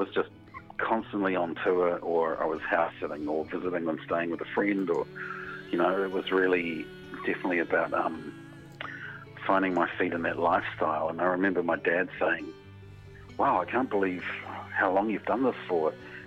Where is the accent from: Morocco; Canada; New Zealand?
New Zealand; being a Kiwi, enjoyed my cups of tea